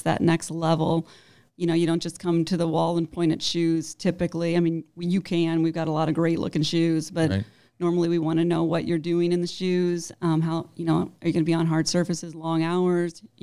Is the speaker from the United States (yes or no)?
yes; Collinsville, Illinois, United States; I went to Collinsville High School, and then I live in Maryville, so then got my undergrad at SIUE. So I've always been in this area, and this is my town